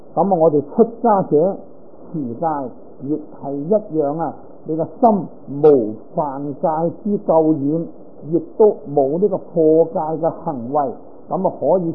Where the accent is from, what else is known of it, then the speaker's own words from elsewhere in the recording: Guangdong, China; 咁我都系广东人啦，标准广东人啊。但系好多广东话我都唔懂，你又讲客家话啦，我都仲可以揣摩呢个心理啦，都仲听得个七七八八。